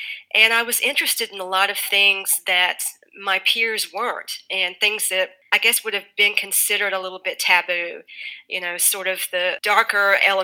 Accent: Greenville, North Carolina, United States; he was a rock drummer with various bands around my hometown, Greenville, North Carolina.

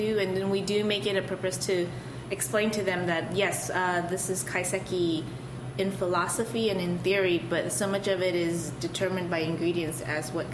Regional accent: United States; Because, yes, I'm Asian and I grew up in America, was born and raised here

